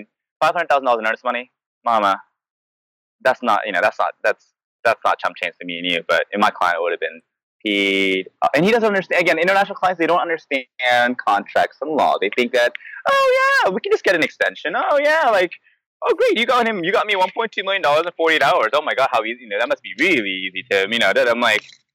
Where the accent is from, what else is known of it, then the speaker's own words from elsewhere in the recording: the South, United States; No, I mean, we're both from the South, so this hits right at home for both of us.